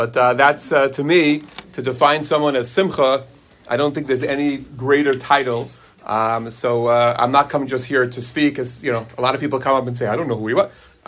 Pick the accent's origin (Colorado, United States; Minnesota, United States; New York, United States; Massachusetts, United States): New York, United States; Five Towns; I remember growing up in the Five Towns, Ir HaKodesh.